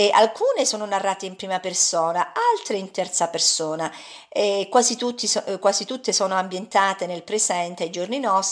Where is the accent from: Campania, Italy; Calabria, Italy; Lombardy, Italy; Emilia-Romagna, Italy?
Calabria, Italy; tanto diffuse in Italia come in Calabria, che è la mia terra natia